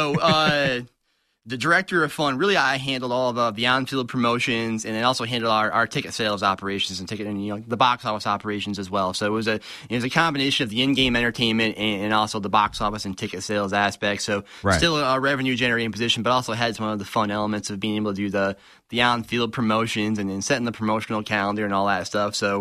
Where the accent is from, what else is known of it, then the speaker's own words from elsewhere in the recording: Dansville, Michigan, United States; And I'm originally from Dansville, Michigan, right outside Lansing.